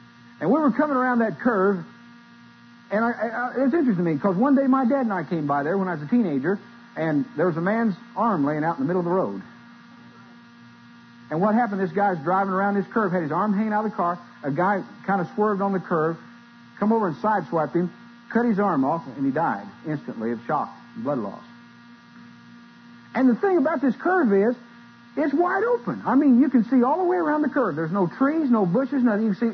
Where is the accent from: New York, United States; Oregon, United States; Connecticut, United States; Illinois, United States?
Illinois, United States; When I went back up to Illinois to my home state for the first time, I was leaving my hometown going on up to preach at Hegwich.